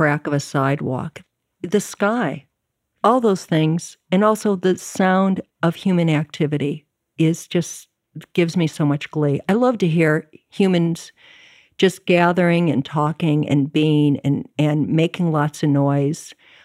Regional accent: Chicago, Illinois, United States; born or raised there; also born or lived in Evanston

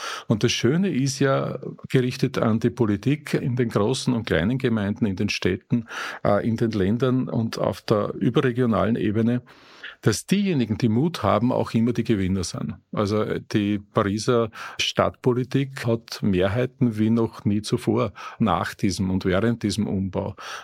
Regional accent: Upper Austria, Austria; ich bin im Land aufgewachsen in Oberösterreich, ja in vielen Regionen so

